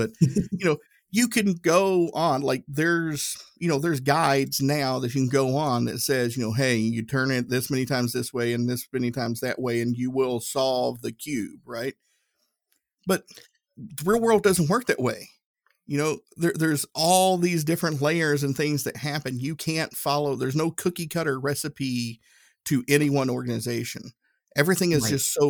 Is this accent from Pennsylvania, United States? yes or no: no; Tennessee, United States; I'm from Tennessee. I have a hard time saying it that word.